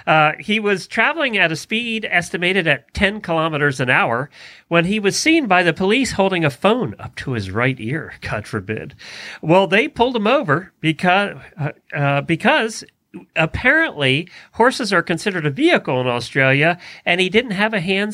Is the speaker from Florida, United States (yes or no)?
yes; Ocala, Florida, United States; from Ocala, Florida.